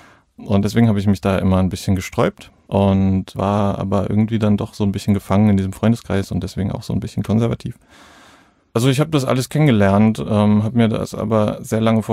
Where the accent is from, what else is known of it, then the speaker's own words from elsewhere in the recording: Rhineland-Palatinate, Germany; Also ich bin in der Pfalz aufgewachsen.